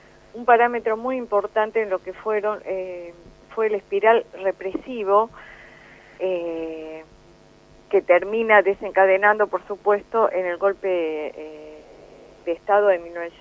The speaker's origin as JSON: {"language": "Spanish", "region": "Tucumán", "country": "Argentina", "lives_now": "Buenos Aires, Argentina", "said": "yo vivo en Buenos Aires, ¿eh? O sea, soy tucumana, pero vivo en Buenos Aires desde lo que fue mi liberación de la escuelita de Samayá."}